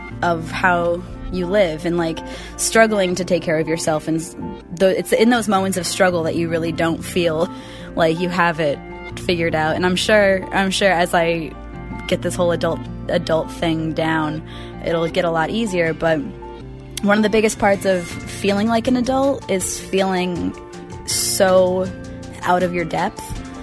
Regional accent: Westford, Vermont, United States; now in Portland, United States; I am originally from Westford, Vermont. I am now living in Portland, Oregon, however, and I am almost 24 years old.

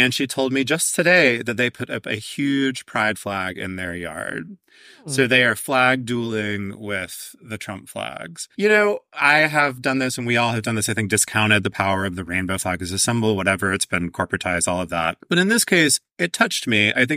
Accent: South Carolina, United States; I am from South Carolina originally, which parts of which I love, but of course is a very conservative place.

